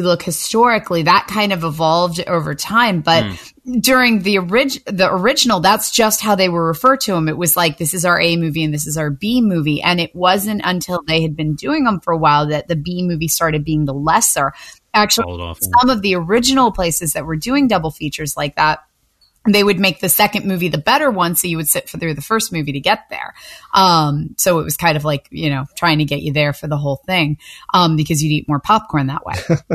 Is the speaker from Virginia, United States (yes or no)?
yes; Winchester, Virginia, United States; In my hometown, we had a local paper, the Winchester Star, and it ran ads for the local theaters